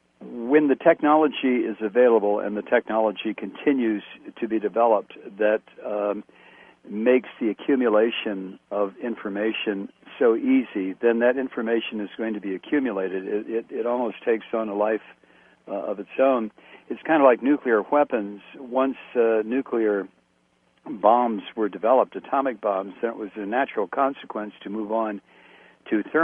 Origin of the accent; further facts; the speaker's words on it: Toledo, Ohio, United States; moved away as an adult; now in Atlanta, United States; I was brought up in Ohio and spent up until I was about 21 in the Toledo area, and then moved south as a distribution person for Look magazine, and stayed in the South. I've been in the South for about 45 years now.